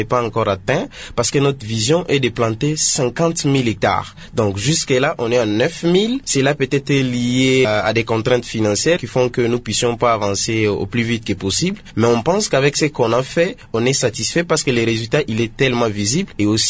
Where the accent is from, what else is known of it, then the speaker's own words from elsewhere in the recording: Idiofa, Kwilu, DR Congo; Parce que chez nous, à Idiofa, quand les gens ils coupent des arbres là-bas, ils vendent des bois là pour construire des maisons.